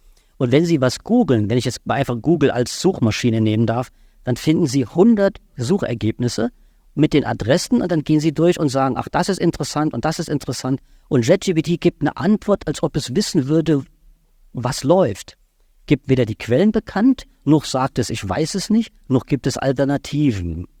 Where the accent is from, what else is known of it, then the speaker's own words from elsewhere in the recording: Baden-Württemberg, Germany; ich komme aus Baden-Württemberg und da durften wir zwei Semester nicht an den Universitäten erscheinen